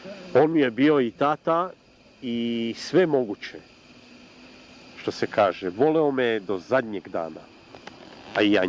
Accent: Belgrade, Serbia; first language Serbian; ja sam dete rodom na Dorčolu, tamo sam učio osnovnu školu, verenauku.

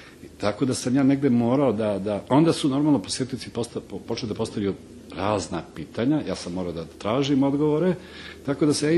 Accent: Prijepolje, Šumadija and Western Serbia, Serbia; born there; ja sam rođen u Prijepolju, a na tom prostoru ima dosta speleoloških objekata.

